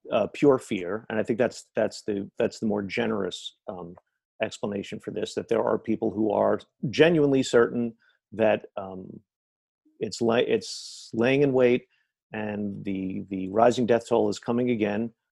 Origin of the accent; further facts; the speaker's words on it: New York, United States; as a New Yorker, having gone through just the daily punishing, dispiriting, rising death tolls.